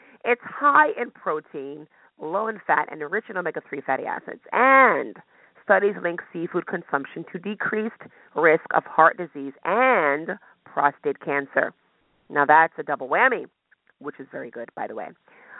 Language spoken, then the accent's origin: English; New York City, New York, United States; Yes, I said blocks. I'm from New York City, so hey, I say blocks.